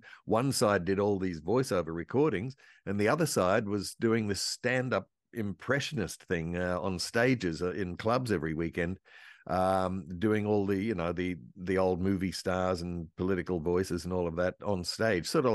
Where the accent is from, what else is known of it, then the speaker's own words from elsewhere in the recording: Australia; I'm an old guy, obviously. So like for 45 years, I was doing most of my work based in where I was born and live in Australia